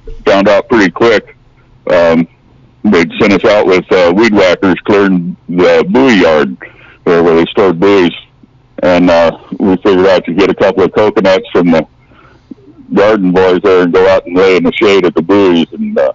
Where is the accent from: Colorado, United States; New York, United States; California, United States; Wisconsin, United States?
California, United States; Redding; I was from Northern California. I grew up near Redding, California.